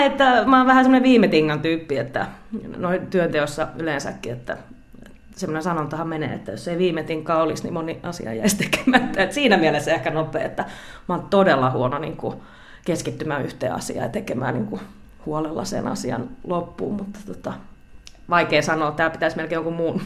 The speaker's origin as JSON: {"language": "Finnish", "town": "Espoo", "region": "Uusimaa", "country": "Finland", "lives_now": "Riihimäki, Finland", "said": "että mä oon itse Espoosta, pakko se on nyt myöntää, että kai sitä riihimäkeläisiä nykyään ollaan."}